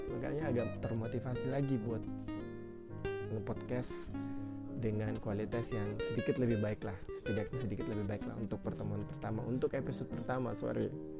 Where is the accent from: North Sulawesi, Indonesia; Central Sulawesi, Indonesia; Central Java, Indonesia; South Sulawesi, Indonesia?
South Sulawesi, Indonesia; Untuk daerah saya, daerah Sulawesi Selatan